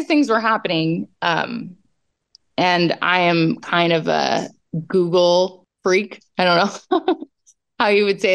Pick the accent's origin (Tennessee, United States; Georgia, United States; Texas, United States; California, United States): California, United States; born there; now in Hawaii, United States; But I wasn't born in, I wasn't born here. I was born in Northern California.